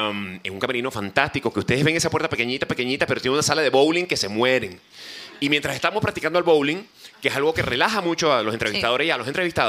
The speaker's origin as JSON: {"language": "Spanish", "country": "Venezuela", "tie": "born or raised there", "moved": "yes", "said": "De hecho, en Venezuela, mi país natal, me buscaban para hacer comerciales"}